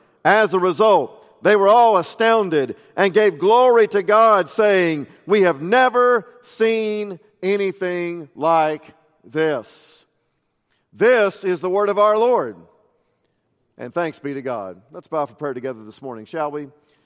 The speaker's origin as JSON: {"language": "English", "town": "Frostproof", "region": "Florida", "country": "United States", "tie": "born or raised there", "lives_now": "Louisville, United States", "said": "growing up in Central Florida, Dr. Moeller and I are actually from the same home county of Florida. He was from the big town of Lakeland. I was from the small town of Frostproof."}